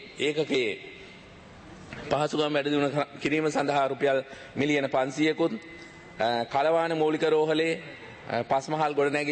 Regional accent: Belihuloya, Sabaragamuwa Province, Sri Lanka; මගේ ගම වෙච්ච බෙලිහුල්ලේ ගැනත් මම චූටි අදහසක් කියන්න ඕන. මොකද මට හොඳටම මතකයි අපේ අම්මා පුංචි කාලේ මාව කිරන්න එක්කංගිය සෞඛ්‍ය මධ්‍යස්ථානය.

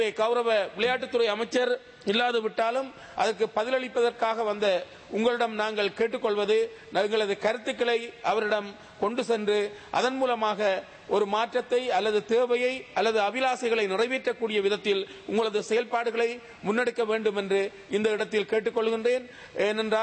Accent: Eastern Province, Sri Lanka; நான் கிழக்கு மாகாணத்தைச் சேர்ந்தவன், மட்டக்களப்பு மாவட்டத்தைச் சேர்ந்தவன்

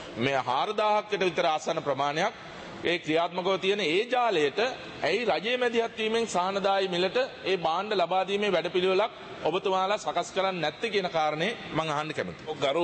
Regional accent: Dambadeniya, North Western Province, Sri Lanka; මගේ ගමේ දඹදෙනියේ

